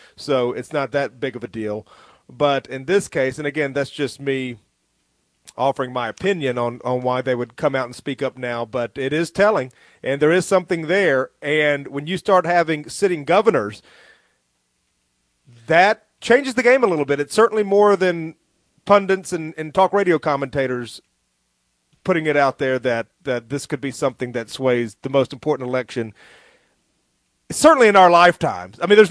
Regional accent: Tennessee, United States; Now, I'm from Tennessee. I was born in Tennessee. I'm a second-generation Tennessean

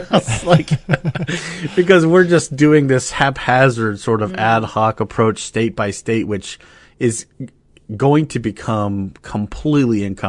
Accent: United States; As an American, like, my perspective on this is like pretty distinct.

